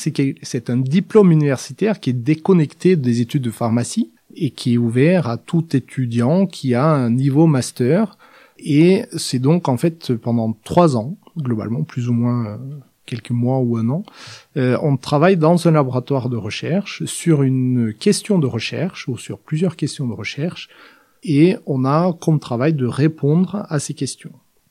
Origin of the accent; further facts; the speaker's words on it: Hamar, Innlandet, Norway; French is a second language; Alors moi, je suis norvégien. J'ai grandi dans une ville, à côté d'une ville qui s'appelle Hamar, où l'été était très ensoleillé et parfois chaud, et l'hiver enneigé et parfois très froid.